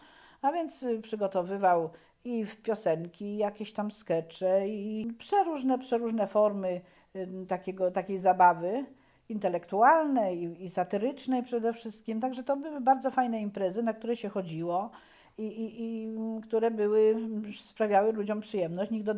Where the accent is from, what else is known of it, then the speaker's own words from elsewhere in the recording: Nysa, Opole Voivodeship, Poland; w ogóle pochodzę z Nysy. W Nysie przypadały moje lata dzieciństwa. Tam chodziłam do szkoły podstawowej. Skończyłam to sławne liceum ogólnokształcące. Stamtąd pojechałam do Opola na studia.